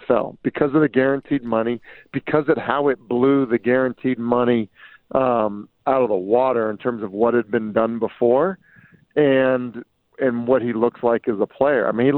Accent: Boston, Massachusetts, United States; I grew up in Boston.

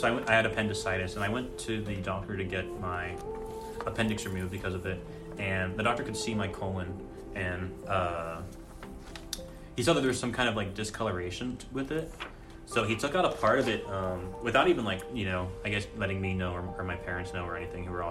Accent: Cyprus; I grew up in Cyprus. I'm 20 years old, and I'm in a university studying math.

